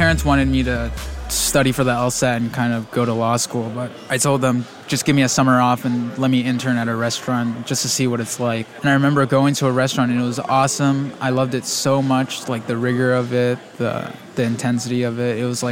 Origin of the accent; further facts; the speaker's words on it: Walnut, California, United States; now in Los Angeles, United States; I grew up in Walnut, 30 miles east of here. It's a small town, predominantly Asians.